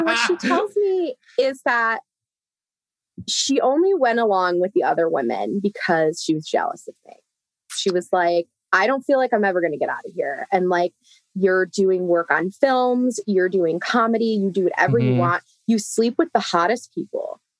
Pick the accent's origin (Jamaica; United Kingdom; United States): United States; Bridgeport, Connecticut; I'm from Bridgeport, which is on Family Guy.